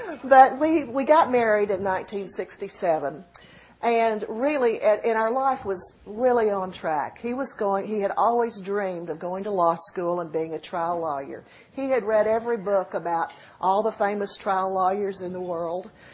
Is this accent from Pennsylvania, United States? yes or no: no; New Mexico, United States; I was a girl from New Mexico